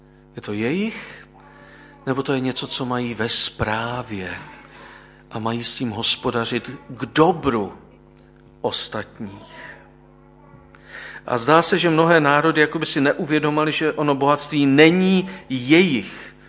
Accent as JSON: {"language": "Czech", "town": "Ostrava", "region": "Moravian-Silesian Region", "country": "Czechia", "tie": "born or raised there", "said": "já jsem vyrostl ve Vítkovických železárnách a strojírnách Klementa Gottwalda, to bylo v Ostravě"}